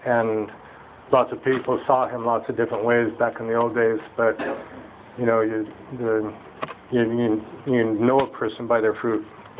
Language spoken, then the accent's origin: English; United States; Second was being … which was my family, and third was being American.